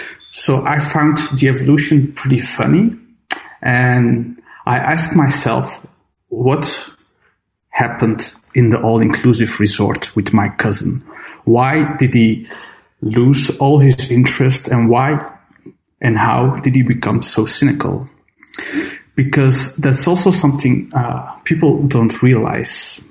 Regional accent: Belgium; I have Turkish roots, but I'm born and raised in Belgium.

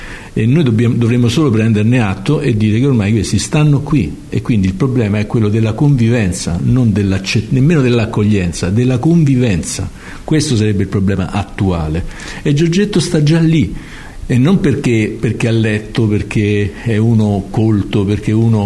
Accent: Rome, Lazio, Italy; io non sono originario di Trastevere, però a Trastevere ho passato gli anni della mia giovinezza

